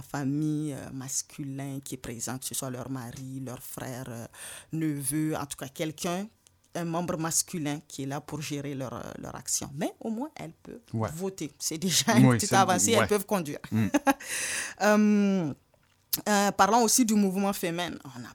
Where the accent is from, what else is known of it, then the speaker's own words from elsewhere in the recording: Canada; Pour rester chez nous, au Canada, parce qu'on va quand même en parler de ce qui se passe ici